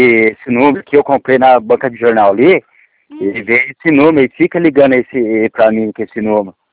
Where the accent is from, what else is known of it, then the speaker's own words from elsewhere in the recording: Campos, Brazil; Não, mas eu sou de Campos, não sou de Guaratinguetá. Meu bloco é daqui de Campos.